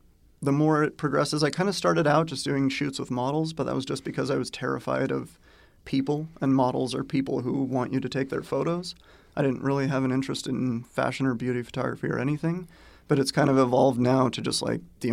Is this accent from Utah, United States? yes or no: yes; Orem, Utah, United States; now in Portland, United States; I'm from Orem, Utah, but I live in Portland, Oregon now. I moved there 2 years ago.